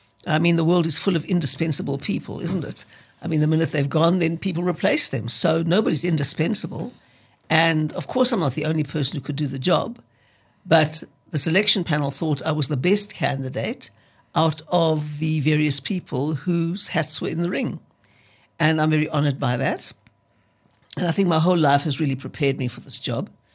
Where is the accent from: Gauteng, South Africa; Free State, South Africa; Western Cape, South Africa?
Gauteng, South Africa; Johannesburg; I'm a Joburg girl. I was born here in Hillbrow, actually, in Esland Street. I was raised here. I went to school here.